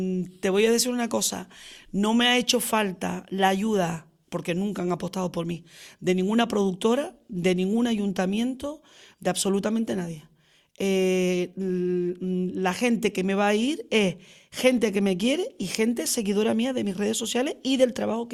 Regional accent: La Orotava, Canary Islands, Spain; yo me siento muy querida por la gente de La Orotava, que es mi pueblo

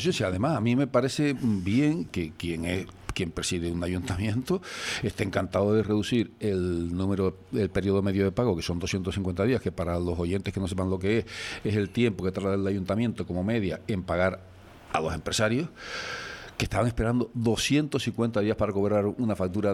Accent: Tacoronte, Canary Islands, Spain; Yo soy de Tacoronte.

